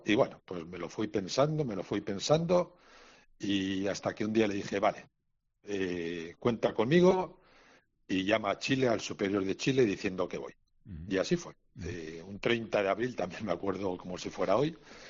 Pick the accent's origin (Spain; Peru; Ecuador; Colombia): Spain; Lerín, Navarre; moved away; que estoy aquí en nuestra zona de Navarra, en Pamplona, en Tolosa, donde estaba exactamente en mi pueblo de Lerín, y dejar la tierra, dejar a la familia con que siempre me he sentido muy querido, muy integrado.